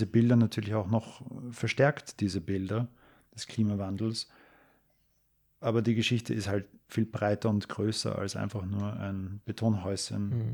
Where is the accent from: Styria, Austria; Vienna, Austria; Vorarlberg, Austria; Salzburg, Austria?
Vienna, Austria; auf den Weg nach Wien, um meine Heimatstadt Wien einzunehmen.